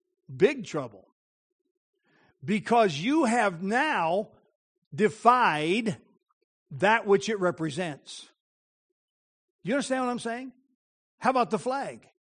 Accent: United States; now in Canada; I'm from the United States of America. I still am a citizen of the United States of America. Don't hate me for it. I just still am. But I've lived in Canada longer than I lived in the United States.

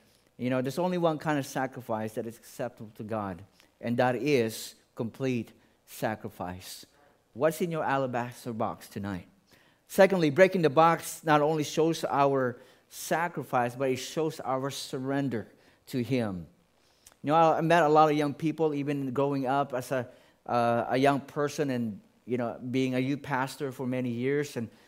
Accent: Philippines; I grew up in the Philippines, and we live by the ocean.

